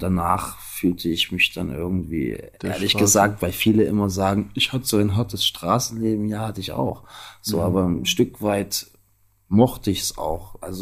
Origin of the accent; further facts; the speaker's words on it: Halle, Saxony-Anhalt, Germany; meine Heimatstadt Halle.